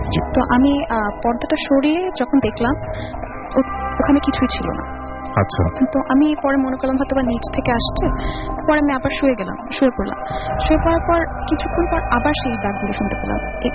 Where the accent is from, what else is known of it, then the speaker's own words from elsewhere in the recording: Dhaka, Dhaka Division, Bangladesh; আমি মিরপুর 10 থেকে এসেছি, আমি একজন স্টুডেন্ট।